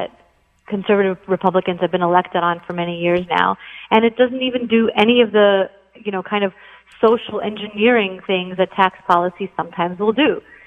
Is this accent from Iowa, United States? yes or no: no; New York, United States; I'm a New Yorker. I'm like you, you know. I don't know. I don't know that I could go anywhere. I'm a lifelong New Yorker.